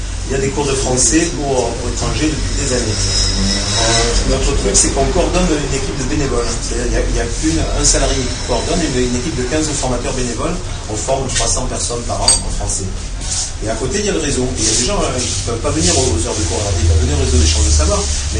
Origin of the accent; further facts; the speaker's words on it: Nice, Provence-Alpes-Côte d'Azur, France; moi, je suis de Nice